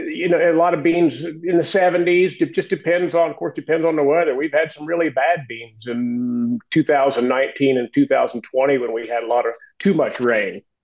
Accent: St. Joseph, Illinois, United States; Okay, so we're East Central Illinois. We are, St. Joseph is my hometown.

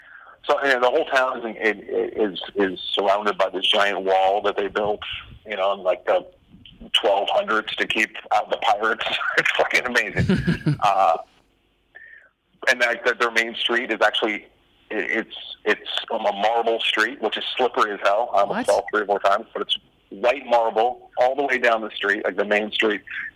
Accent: United States; Yeah, I'll call it Notre Dame because I'm American.

